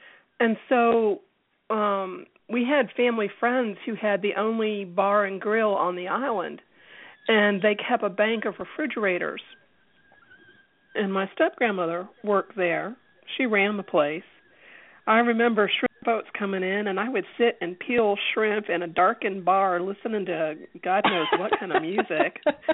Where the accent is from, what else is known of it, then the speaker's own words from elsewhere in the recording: Biloxi, Mississippi, United States; born there; also born or lived in Illinois / Lincoln, Nebraska / Spokane, Washington / Japan; Because I was born in Biloxi, but I had lived in Illinois, and I'd lived in Lincoln, Nebraska, and then I had lived in Spokane, Washington before we ever went to Japan.